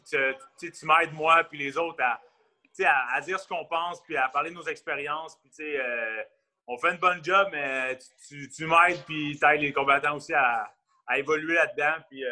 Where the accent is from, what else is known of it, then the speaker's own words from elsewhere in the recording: Quebec, Canada; accent: Quebec; c'est sûr que je vais toujours garder ma petite touche québécoise, puis mon petit accent